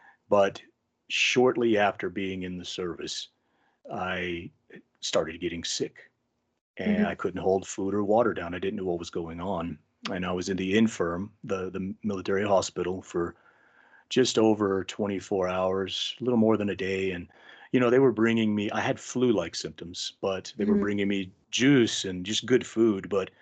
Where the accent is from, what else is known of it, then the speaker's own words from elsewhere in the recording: Texas, United States; So growing up in Texas, originally spent a lot of my time, you know, outdoors, horses, and the wilderness.